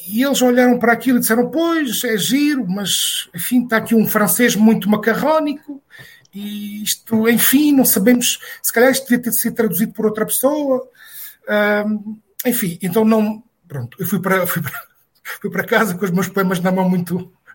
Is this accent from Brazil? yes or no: no; Portugal; also born or lived in Luxembourg; eu vivi a minha infância no Luxemburgo e a minha adolescência em Portugal. E depois regressei aqui, como tu disseste.